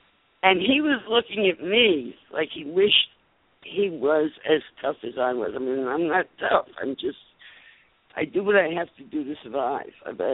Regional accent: Bronx, New York, United States; And I come from a project in the Bronx. So it wasn't a matter of courage growing up in the South Bronx.

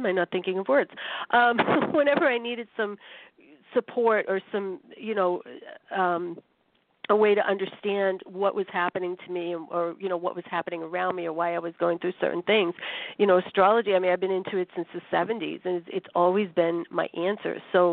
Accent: Boston, Massachusetts, United States; it's just my Yankee way, sorry, you know, Patriots fan, I'm from Boston, and that ain't going away, people

